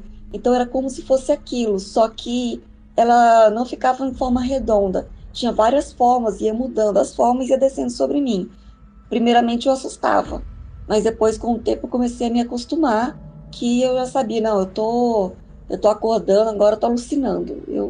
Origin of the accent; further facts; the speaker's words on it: Goiânia, Goiás, Brazil; sou de Goiânia.